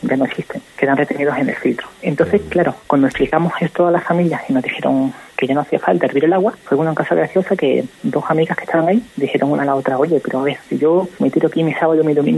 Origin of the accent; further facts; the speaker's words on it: Málaga, Andalusia, Spain; Yo soy malagueño y no se siente igual.